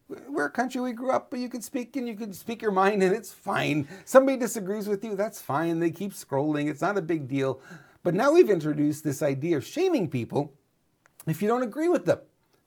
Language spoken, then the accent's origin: English; Montreal, Quebec, Canada; moved away; Now, truth be told, I grew up in Montreal.